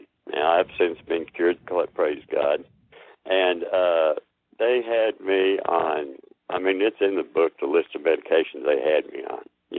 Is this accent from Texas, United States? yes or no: yes; Texas, United States; Well, you know, I'm born and raised in Texas, and everything is better in Texas.